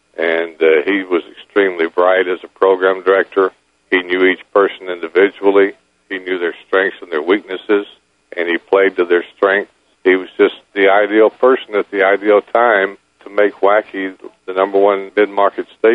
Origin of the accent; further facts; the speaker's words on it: Memphis, Tennessee, United States; also born or lived in Jackson, Tennessee; I was born in Jackson, Tennessee, and everybody wore overalls. It was a small country town. And when my parents divorced, my mother moved to Memphis, and we went with her.